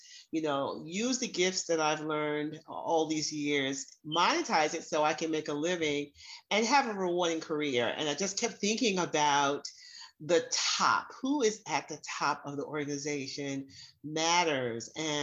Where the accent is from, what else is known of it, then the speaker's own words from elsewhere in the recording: New York, United States; because I'm a New Yorker, I'm a straight shooter.